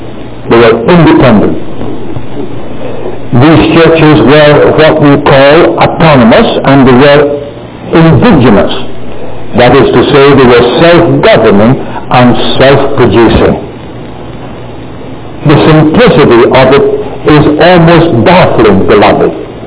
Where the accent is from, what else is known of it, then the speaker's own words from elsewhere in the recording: Burlington, Ontario, Canada; I come from Burlington, and there is an assembly in Oakville and several in Hamilton and down the peninsula.